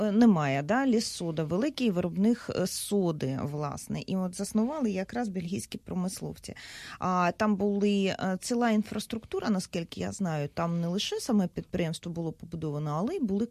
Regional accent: Luhansk Oblast, Ukraine; хоча я луганчанка

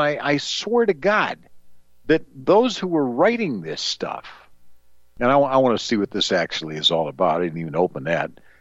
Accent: Northbrook, Illinois, United States; my good friend that I grew up with back in Northbrook, Illinois

